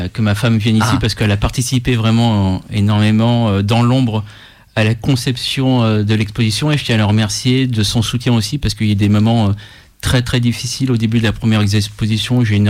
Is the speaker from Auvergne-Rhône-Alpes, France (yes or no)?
yes; Lyon, Auvergne-Rhône-Alpes, France; je suis un vrai Lyonnais, un pur produit croix-roussien.